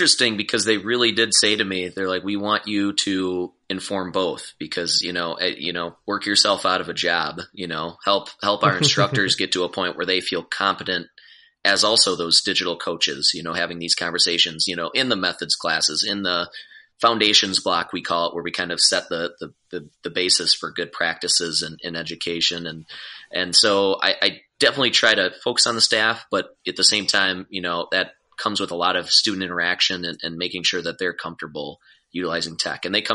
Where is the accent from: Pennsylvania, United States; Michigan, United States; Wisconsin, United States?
Wisconsin, United States; accent: Wisconsin; And I should say I'm from Wisconsin too, if you can't tell by my nasally accent.